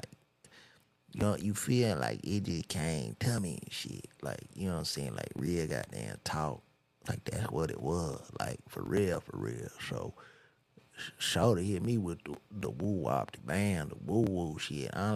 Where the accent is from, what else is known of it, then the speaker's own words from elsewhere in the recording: Chicago, Illinois, United States; And I grew up in Chicago where one of the brothers was from